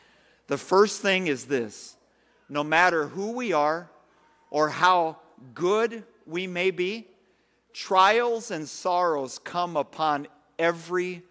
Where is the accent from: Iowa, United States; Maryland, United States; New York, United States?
Iowa, United States; Spencer; In my hometown of Spencer, Iowa, which is in the northwest corner of Iowa